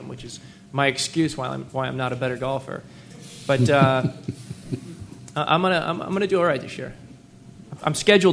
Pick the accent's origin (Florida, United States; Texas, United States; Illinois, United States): Illinois, United States; Chicago; now in Los Angeles, United States; Living in L.A., you can play all year long. And I grew up in Chicago, where you put the clubs away for half the year.